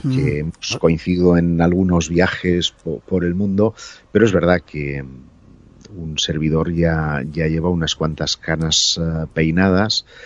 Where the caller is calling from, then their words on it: Sant Quirze del Vallès, Catalonia, Spain; also born or lived in Terrassa; En Barcelona estoy, nací en Terrassa, pero te hablo desde Sant Quirze del Vallès, que es una población relativamente pequeña, muy bien situada